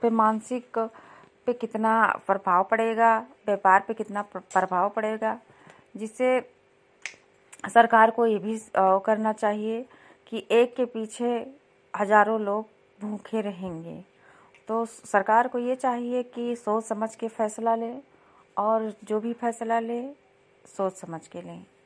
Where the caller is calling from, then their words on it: Lakharampur, Uttar Pradesh, India; आज मैं विकास खंड विशेषरगंज से हूं, ग्राम पंचायत लखारामपुर, जिला बहराइच, गांव लखारामपुर से।